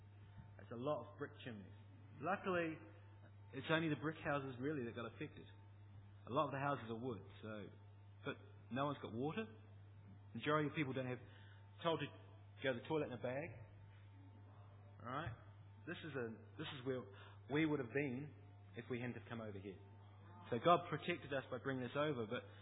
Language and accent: English; Christchurch, Canterbury, New Zealand; I come from Christchurch, that's where my kids grew up. In New Zealand, had an earthquake 30 kilometres from where I used to live that literally flattened the city.